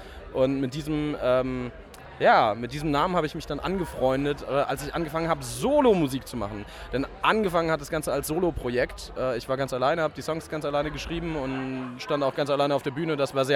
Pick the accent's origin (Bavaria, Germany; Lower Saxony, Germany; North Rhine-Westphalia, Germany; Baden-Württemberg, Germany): Baden-Württemberg, Germany; Heidelberg; Aus Heidelberg.